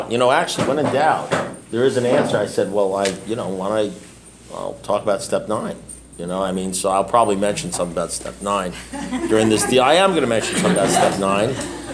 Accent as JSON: {"language": "English", "town": "South Miami", "region": "Florida", "country": "United States", "said": "You know, I'm from South Miami. I'm talking about 30 miles away."}